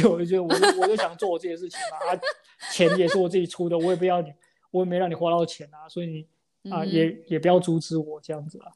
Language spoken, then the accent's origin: Chinese; Taiwan; 因为我是台湾人，所以我帮自己的国家的品牌